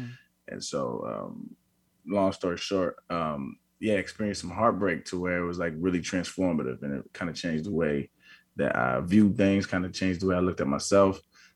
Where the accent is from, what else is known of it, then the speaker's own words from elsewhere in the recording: Albuquerque, New Mexico, United States; also born or lived in San Diego, California; Grew up in Albuquerque, New Mexico. Went to high school in San Diego, so I kind of rep both. Both kind of rep me. So I call both home.